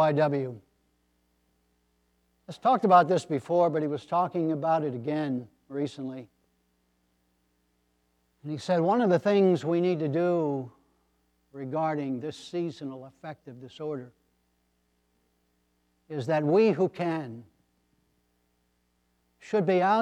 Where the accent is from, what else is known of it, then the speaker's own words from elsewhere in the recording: Pennsylvania, United States; I grew up in the Poconos. I have family there.